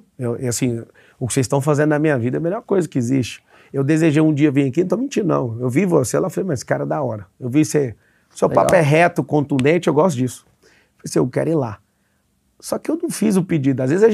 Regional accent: Goiânia, Goiás, Brazil; E vim de Goiás, de Goiânia.

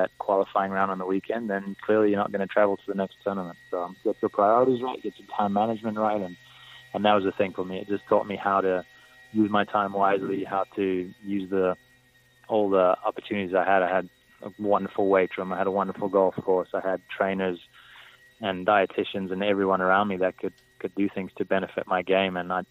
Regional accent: South Africa; born or raised there

